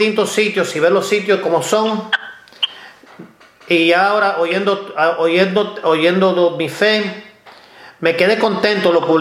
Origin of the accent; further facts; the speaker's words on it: Ohio, United States; born there; Cuando yo nací en Ohio, nosotros los latinos éramos una minoría.